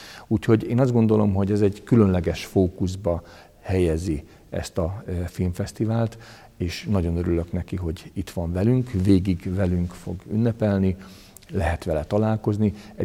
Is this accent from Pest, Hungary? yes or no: no; Szabolcs-Szatmár-Bereg, Hungary; Ugye én szatmári ember vagyok, Máté Szalka Szatmár fővárosa